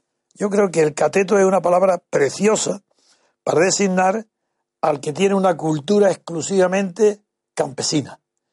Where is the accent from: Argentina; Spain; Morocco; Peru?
Spain; Granada, Andalusia; accent: Granada; now in Madrid, Spain; yo mismo llevo 70 años en Madrid y sigo con mi deje de Granada.